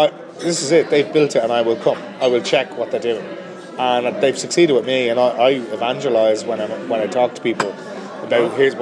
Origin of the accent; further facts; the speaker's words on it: Dublin, Leinster, Ireland; accent: Dublin; Yeah, I'm from Dublin.